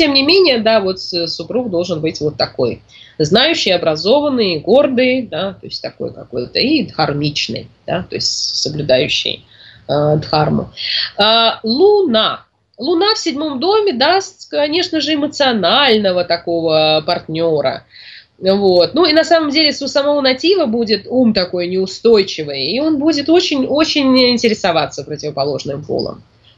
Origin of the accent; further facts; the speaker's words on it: Caucasus, Russia; я с Кавказа, да, то есть это даже культурно-этнически уже другой совершенно район